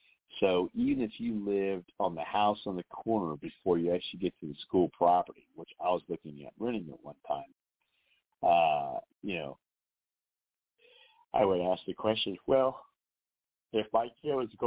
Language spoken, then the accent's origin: English; Dayton, Ohio, United States; I mean, where I grew up in Belmont, that's actually very rare.